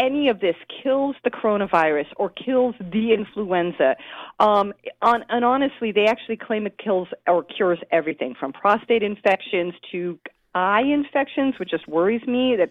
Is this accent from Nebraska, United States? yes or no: yes; Nebraska, United States; So I grew up in Nebraska, which means, you know, I grew up with all the cliches of how amazing the place, the heartland is